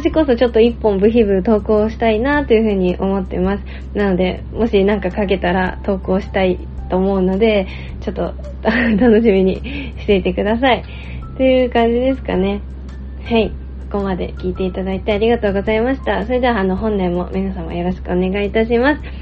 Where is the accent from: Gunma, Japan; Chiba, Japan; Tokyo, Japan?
Gunma, Japan; Kiryu; 皆様今年もどうかよろしくお願いいたします。私はですね、地元が群馬県桐生市というところなんですけど、年を越すちょっと前に実家の方に帰省しておりまして、今実家でこちらの音声を録音しています。